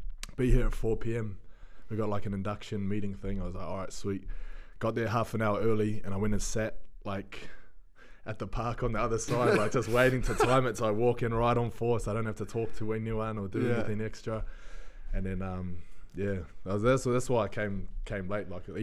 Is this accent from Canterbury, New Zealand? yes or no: no; Auckland, New Zealand; born there; I was born in Auckland.